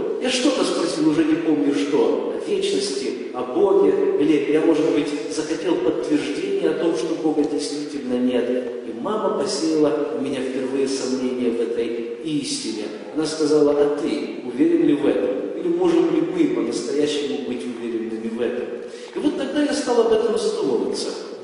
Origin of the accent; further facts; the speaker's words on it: Zaporizhzhia, Zaporizhzhia Oblast, Ukraine; moved away; я приехал вначале с Украины. Родился я на юге Украины, в городе Запорожье. Я выходец из неверующей семьи.